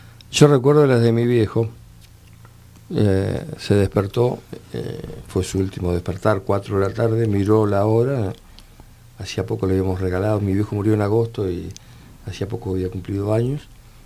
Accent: northern Italy, Italy; Nosotros somos del norte de Italia.

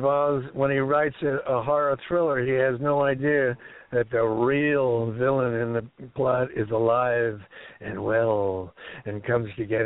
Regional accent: London, United Kingdom; born there; I was born in London of a New Zealand father and an American mother.

